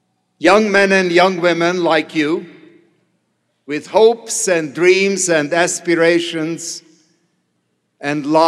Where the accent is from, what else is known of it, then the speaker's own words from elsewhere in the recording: Hungary; first language Hungarian; English is a second language; I was very proud of my Hungarian heritage. I was very proud of my Hungarian citizenship. I loved my native tongue.